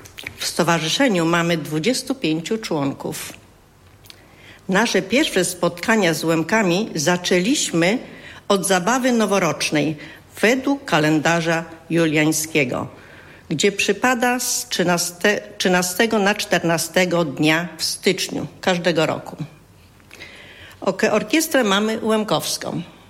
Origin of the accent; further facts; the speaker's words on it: Skwierzyna, Lubusz Voivodeship, Poland; born there; Tak, w tej gminie się urodziłam.